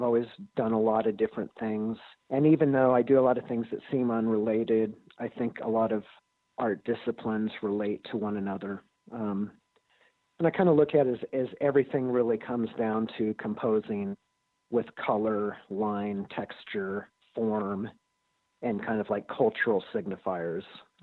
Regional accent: Missouri, United States; also born or lived in Southern California, United States; I grew up in the Midwest, actually lived in Southern California through third grade, and then both of my parents, who were Midwesterners, returned. And so I ended up settling down in Southern Missouri in the Ozarks

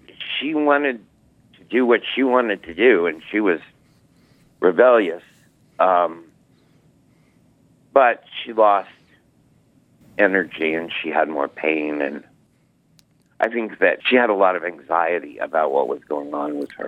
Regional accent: Missouri, United States; also born or lived in New York City; I moved home to Missouri from New York City, and I stayed there for the most part. I still have an apartment that I rent half-time in New York City.

